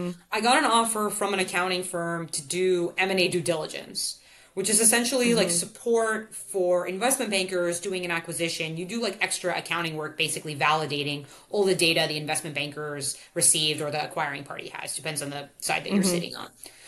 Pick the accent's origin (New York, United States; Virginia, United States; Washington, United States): New York, United States; New York City; also born or lived in San Francisco; I'm was living in San Francisco, I'm back to New York City. I grew up in New York.